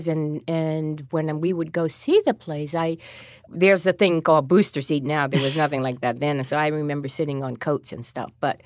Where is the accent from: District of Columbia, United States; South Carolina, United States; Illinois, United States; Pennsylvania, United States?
District of Columbia, United States; Washington; I grew up in Washington, D.C.